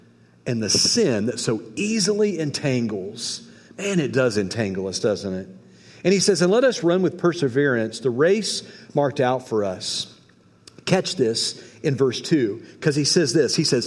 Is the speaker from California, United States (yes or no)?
no; Indiana, United States; I grew up in Indiana where I saw all of that.